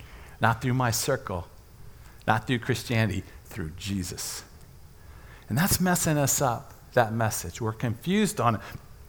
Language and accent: English; Washington, District of Columbia, United States; born there; So I was born in Washington, D.C. My mom's from Tennessee